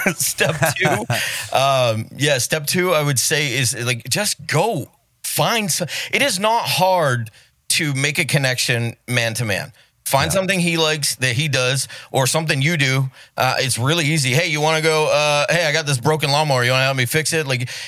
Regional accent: New England, United States; Because we're from New England, we don't know how to be quiet.

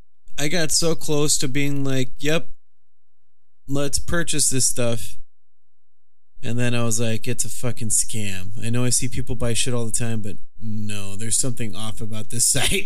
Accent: Texas, United States; we grew up in South Texas where people would just take whatever the fuck they wanted.

